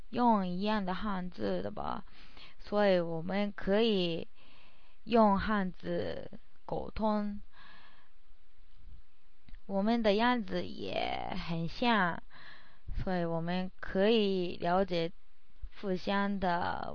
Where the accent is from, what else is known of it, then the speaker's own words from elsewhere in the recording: Kanagawa, Japan; born there; Chinese is a second language; 我是在日本的神奈川县出生的。